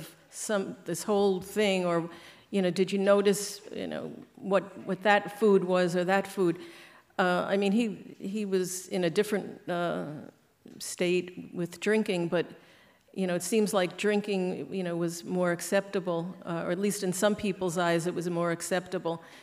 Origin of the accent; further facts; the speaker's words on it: Staten Island, New York, United States; Okay, well … I'm from Staten Island, New York.